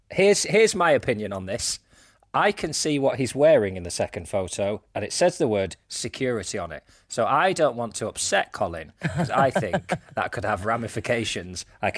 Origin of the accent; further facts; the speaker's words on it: Lancaster, North West England, United Kingdom; My mum and sister went to see you in my hometown.